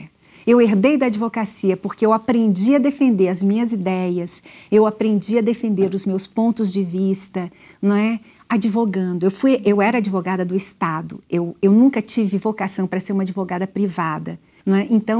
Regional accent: Belo Horizonte, Minas Gerais, Brazil; born there; Eu sou mineira, nascida em Belo Horizonte.

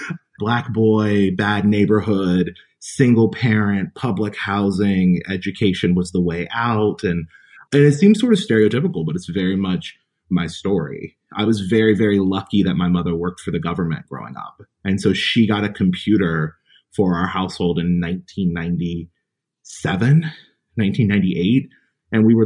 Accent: Greenville, South Carolina, United States; I grew up in what was then a very small town, Greenville, South Carolina, which, if you know South Carolina, you know it is no longer a small town. I grew up in public housing. I grew up with a single parent, white mother

